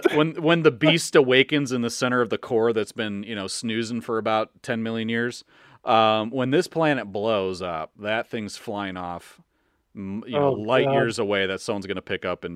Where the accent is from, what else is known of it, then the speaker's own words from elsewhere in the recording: Chicago, Illinois, United States; we're actually from the Chicagoland area. So that's what also, I think, makes this movie a little bit more special in my heart, is that, you know, hey, this is our hometown. We grew up in Chicago.